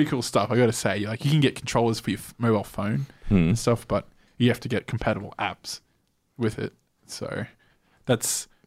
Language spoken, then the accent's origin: English; Australia; I'm Australian.